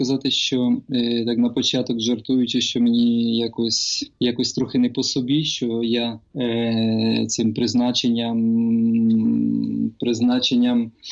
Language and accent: Ukrainian; Sharhorod, Vinnytsia Oblast, Ukraine; перший день святкування цього конгресу у Шаргороді, а я з Шаргорода, тому якось воно дуже пов'язано, знаєте.